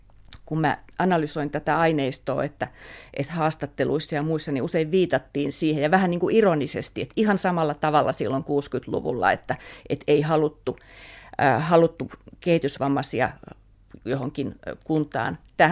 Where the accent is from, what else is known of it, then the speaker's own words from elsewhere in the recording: Lammi, Kanta-Häme, Finland; No se on itse asiassa mun kotikuntani